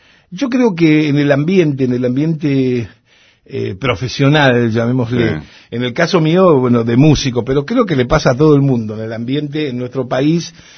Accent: Rosario, Santa Fe, Argentina; born there; que nací en Rosario

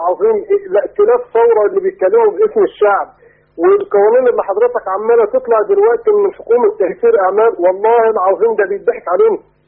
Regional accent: Samanoud, Gharbia, Egypt; من سمنود، من سمنود غربية

